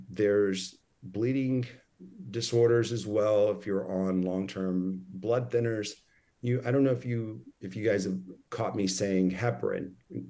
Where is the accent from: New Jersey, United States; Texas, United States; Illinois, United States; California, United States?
Texas, United States; or even in my home state of Texas